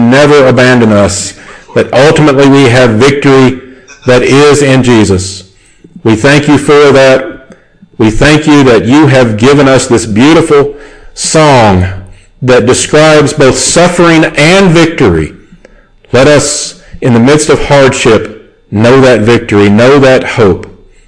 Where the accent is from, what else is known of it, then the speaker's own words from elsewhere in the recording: United States; my home country in the U.S.